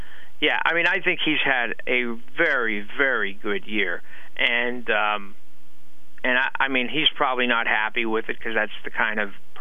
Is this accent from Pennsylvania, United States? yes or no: yes; Hazleton, Pennsylvania, United States; I compare him to when Joe Madden was in high school and I was a kid growing up in Hazleton.